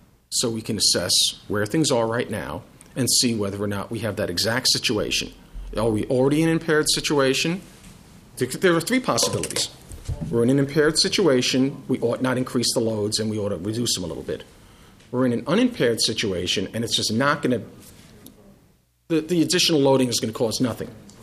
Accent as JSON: {"language": "English", "town": "Washington", "region": "District of Columbia", "country": "United States", "said": "District of Columbia. I'm from Washington, D.C."}